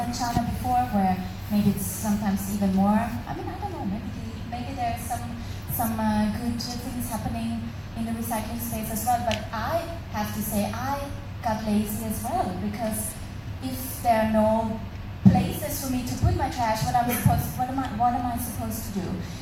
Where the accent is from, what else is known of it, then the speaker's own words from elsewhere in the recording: Austria; English is a second language; growing up in Austria, I have to say, and we brought this up in our episode, of course I grew up learning about recycling